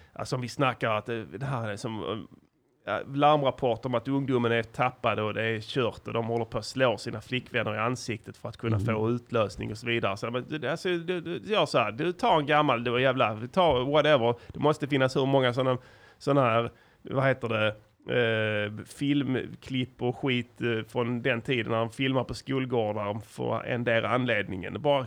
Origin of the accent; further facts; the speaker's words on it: Malmö, Skåne, Sweden; Jag växte upp på, i Slottsstaden. Där föddes jag.